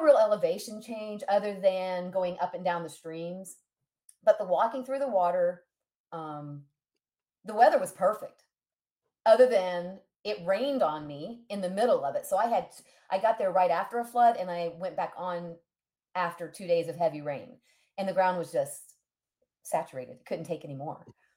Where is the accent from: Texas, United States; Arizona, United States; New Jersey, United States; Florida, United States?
Texas, United States; Wheelock; I grew up in Wheelock, Texas, which is kind of near Franklin, Texas, which is kind of near College Station, Texas.